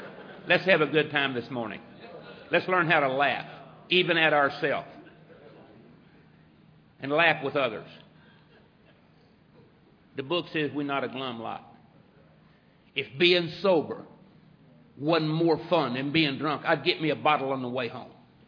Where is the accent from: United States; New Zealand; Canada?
United States; Kentucky; I said, Marvin, I said, I grew up in Kentucky.